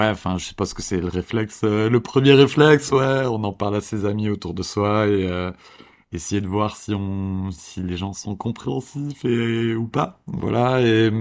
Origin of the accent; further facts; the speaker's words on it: Pau, Nouvelle-Aquitaine, France; moved away as an adult; now in Paris, France; je suis né, j'ai grandi à Pau, dans un petit village très très rural. Du coup, ma vie n'est pas parisienne à la base, non. Mais après le bac, j'ai beaucoup bougé dans des villes diverses et variées, mais j'ai fini à Paris